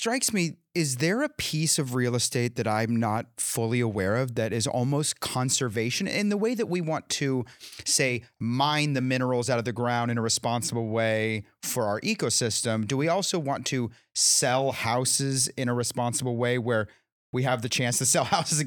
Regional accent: California, United States; Once upon a time, many moons ago, I was from California where I didn't know a number, but I knew in my heart that no one bought a home before they were 45 or 50.

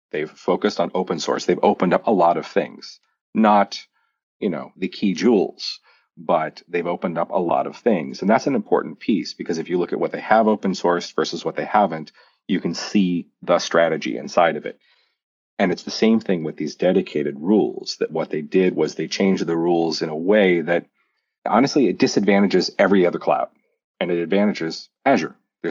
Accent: Montana, United States; I always use an analogy from when I was growing up in Montana that we used to have a garden in the backyard.

